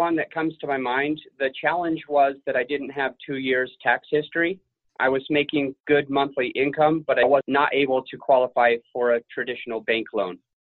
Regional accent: Utah, United States; I come from Utah

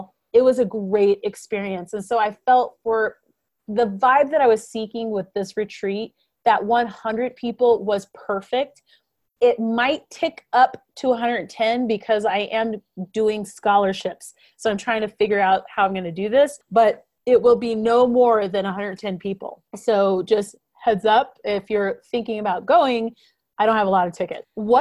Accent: Denver, Colorado, United States; The event will be held in Denver, Colorado, my hometown, in October.

